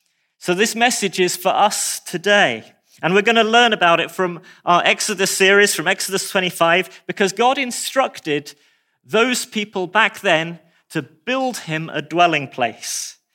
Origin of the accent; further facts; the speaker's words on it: England, United Kingdom; now in Scotland, United Kingdom; So having lived in Scotland for 25 years as an English person, I now realize there's a better translation available.